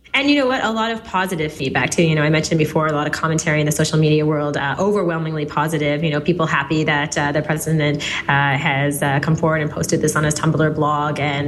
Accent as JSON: {"language": "English", "town": "Halifax", "region": "Nova Scotia", "country": "Canada", "said": "from Halifax, Nova Scotia, Canada."}